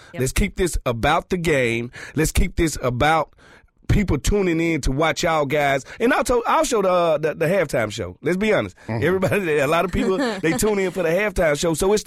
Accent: Mississippi, United States; Now, I'm one of those players. I'm from Mississippi. I got 10 years in the NFL.

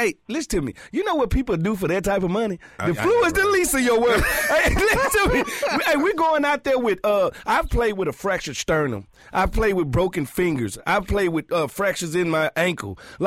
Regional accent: Mississippi, United States; Now, I'm one of those players. I'm from Mississippi. I got 10 years in the NFL.

